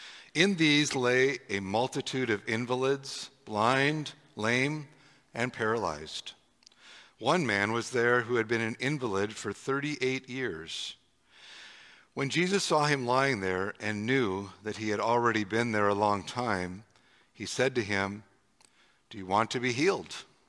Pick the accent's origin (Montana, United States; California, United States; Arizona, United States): Montana, United States; I grew up in Montana around grizzly bears.